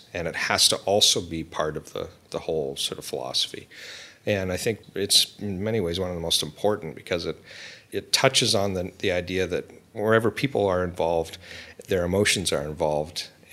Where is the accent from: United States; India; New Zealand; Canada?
Canada; I'm Canadian, and I had both my grandmother, but several of my mother's sisters